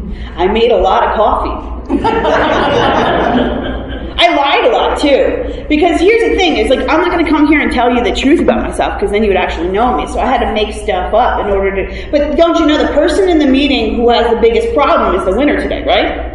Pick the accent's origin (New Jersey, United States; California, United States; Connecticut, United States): New Jersey, United States; Montclair; And what's really weird is, you know, I grew up in Montclair, New Jersey.